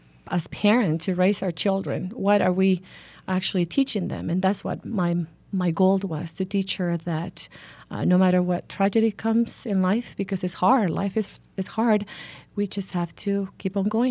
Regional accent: Honduras; moved away as an adult; now in Tucson, United States; I'm originally from Honduras

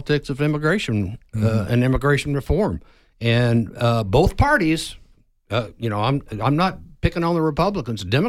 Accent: Texas, United States; and I grew up in West Texas, and George Bush knew this

